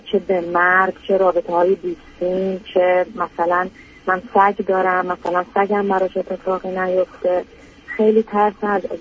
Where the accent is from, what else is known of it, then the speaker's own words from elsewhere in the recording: Iran; now in Europe; من به دلیل اینکه خارج از ایران هستم